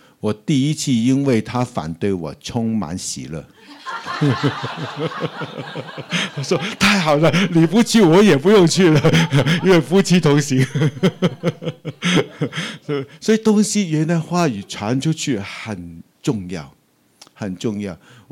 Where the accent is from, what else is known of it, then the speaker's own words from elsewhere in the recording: Hong Kong; 怎么可能是我一个香港人呢？